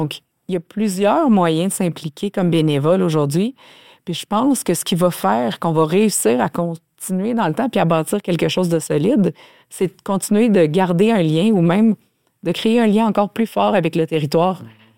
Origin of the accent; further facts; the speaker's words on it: Quebec, Canada; ici chez nous au Québec